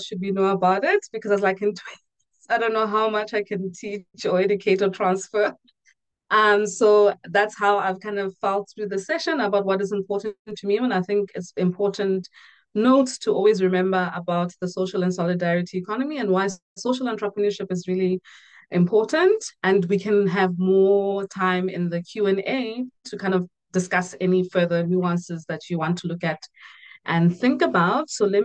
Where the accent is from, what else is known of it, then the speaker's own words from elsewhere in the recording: Lesotho; I grew up in Lesotho, so subsistence farming and eating well.